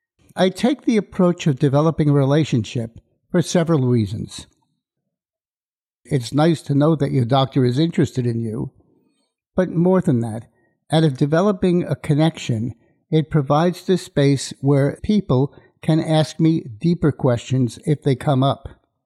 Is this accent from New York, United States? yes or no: yes; New York City, New York, United States; I grew up in New York City, and hunting was never part of my life.